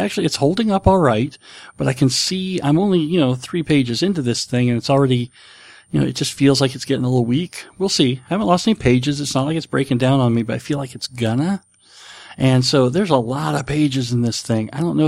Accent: New York, United States; now in Nebraska, United States; I told a story about growing up in New York, and I said in New York, the winters weren't nearly as severe as they are here in Nebraska.

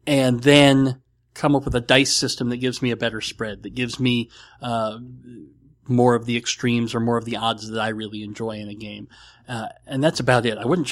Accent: New York, United States; I grew up near the Appalachian Mountains. Well, not near the Appalachian Mountains, but we would make trips to the hills and the mountains from where we live. But in upstate New York, things were super green.

